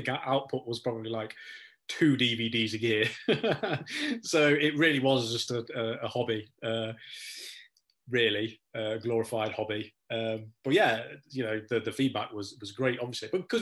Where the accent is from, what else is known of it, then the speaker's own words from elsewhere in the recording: Nottingham, East Midlands, United Kingdom; Well, Dee, I'm from Nottingham. Dee was living in Nottingham at the time.